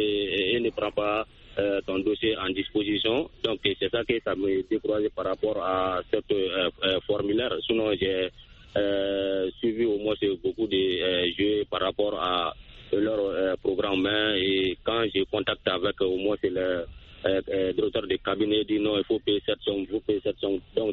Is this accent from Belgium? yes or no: no; Soninkéni, Koulikoro, Mali; Oui, effectivement, dans mon village natal.